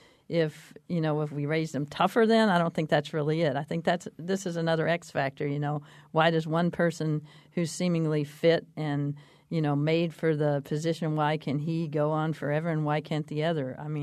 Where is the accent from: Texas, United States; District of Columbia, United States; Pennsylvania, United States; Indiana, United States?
Texas, United States; I hate to always go to other sports, but I'm growing up in Texas, of course.